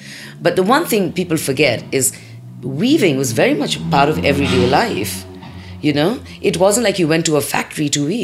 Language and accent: English; India; growing up in India